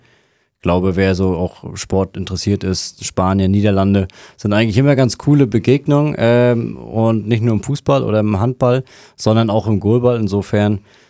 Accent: Rostock, Mecklenburg-Vorpommern, Germany; für mich insbesondere als Rostocker ein Riesenhighlight natürlich mit der Europameisterschaft hier in unserer eigenen Stadt.

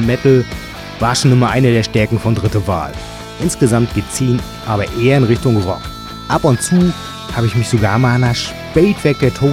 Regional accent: Northern Germany, Germany; ich als Norddeutscher sag mal yo

